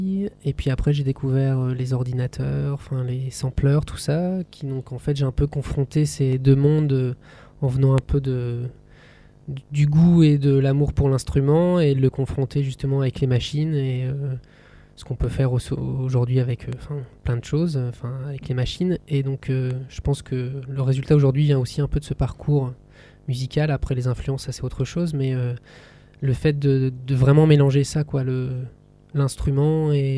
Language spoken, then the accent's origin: French; Calais, Hauts-de-France, France; now in Lille, France; Je suis un jeune homme de 27 ans qui habite Lille. Je suis originaire de Calais.